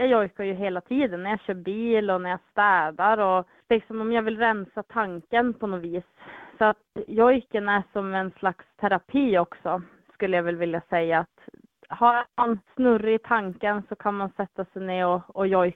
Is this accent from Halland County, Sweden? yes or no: no; Vilhelmina, Västerbotten County, Sweden; Och Vilhelminområdet där jag är ifrån, där kallas den ju då för kaxiken.